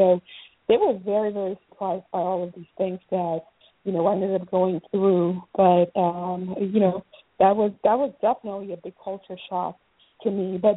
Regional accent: Ghana; Because also growing up in Ghana, and I don't know if it's still the same way today

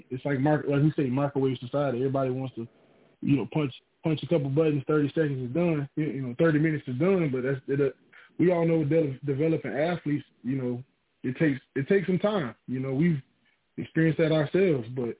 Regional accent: Florida, United States; I'm from Hill, from the 813.

